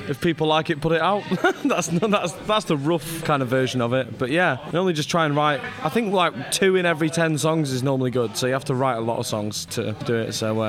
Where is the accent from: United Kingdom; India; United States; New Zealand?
United Kingdom; Scotland; born there; I was born in Scotland